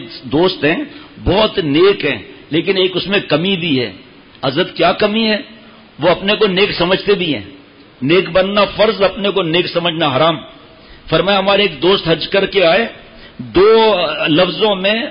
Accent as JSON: {"language": "Urdu", "town": "Diplo", "region": "Sindh", "country": "Pakistan", "tie": "born or raised there", "said": "ہم گئے ریگستان کے اندر اندر اندر ڈپلو ایک جگہ ہے, میرا گاؤں ہے اس لیے بتا رہا ہوں, وہاں بیانات کے سلسلے میں گئے."}